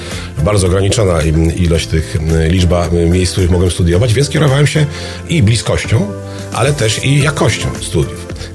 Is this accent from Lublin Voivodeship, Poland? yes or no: yes; Zamość, Lublin Voivodeship, Poland; Pochodzę z miasta bardzo podobnego do Puław, to moim rodzinnym miastem jest Zamość. W tym samym województwie, choć gdzie indziej położone